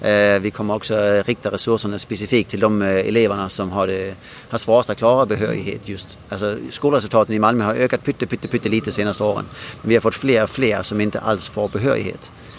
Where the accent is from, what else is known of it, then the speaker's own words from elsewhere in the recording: Denmark; Swedish is a second language; now in Sweden; Jag är själv från Danmark